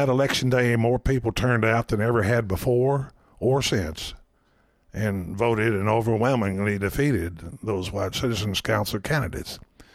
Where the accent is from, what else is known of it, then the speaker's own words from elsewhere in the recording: Clinton, Tennessee, United States; Well, as you might imagine, I'm from Clinton, and I'm biased, and I'm prejudiced about Clinton.